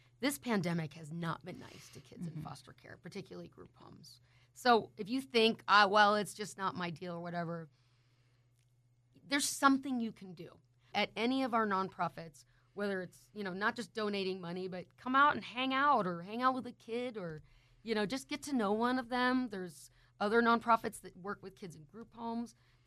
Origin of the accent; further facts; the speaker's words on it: Portland, Oregon, United States; I grew up in Portland, Oregon, and I was telling you, man, I have never been so hot in my life.